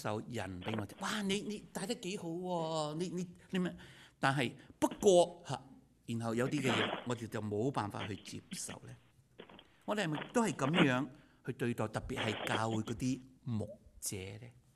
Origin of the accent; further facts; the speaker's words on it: China; now in United States; 我们中国人对很多人的恩慈啊